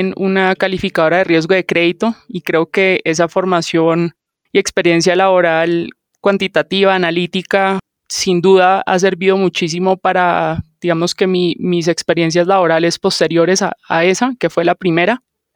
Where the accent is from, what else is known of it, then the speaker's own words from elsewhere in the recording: Colombia; also born or lived in Latin America; también soy colombiana, pero viví en muchos países en América Latina creciendo a lo largo de mis años de colegio